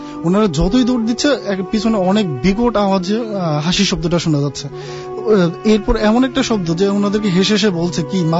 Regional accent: Chandpur, Chittagong Division, Bangladesh; now in Dhaka, Bangladesh; আমি এসেছি মেরুলবাড্ডা থেকে, আমার হোম টাউন হচ্ছে চাঁদপুর।

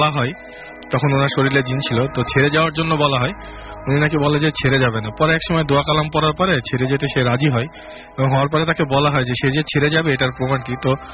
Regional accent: Gopalpur, Rajshahi Division, Bangladesh; আমি আমার জন্মস্থান লালপুর গোপালপুরে, সেখানে বাবা নদী বসুগার মিলে জব করে, তো আমরা বেসিক্যালি মিলে কোয়ার্টারে থাকতাম।

